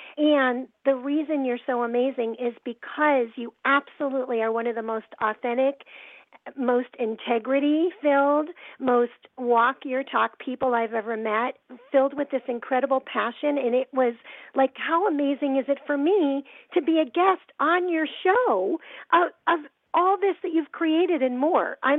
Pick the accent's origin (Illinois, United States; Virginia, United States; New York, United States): Illinois, United States; Chicago; I'm from Chicago, so I definitely know snow.